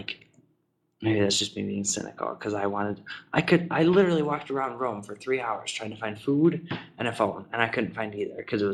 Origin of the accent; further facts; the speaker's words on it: England, United Kingdom; these people are speaking Italian, and I'm English.